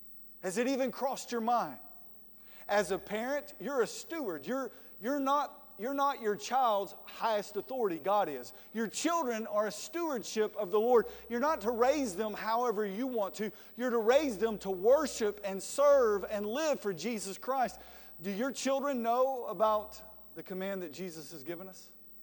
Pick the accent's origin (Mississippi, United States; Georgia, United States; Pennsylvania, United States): Georgia, United States; I'm from Georgia. Keep it simple.